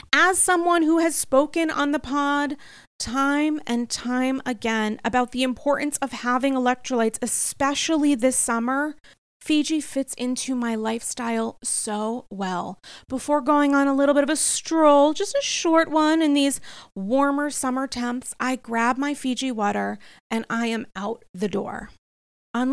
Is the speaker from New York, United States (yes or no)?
yes; New York, United States; I really just genuinely, as a New Yorker